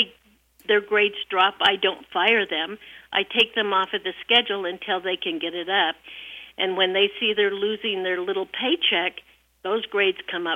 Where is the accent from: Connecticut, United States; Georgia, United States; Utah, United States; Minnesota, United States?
Utah, United States; Elmo; I'm from Elmo, Utah. And I graduated from Emory County High School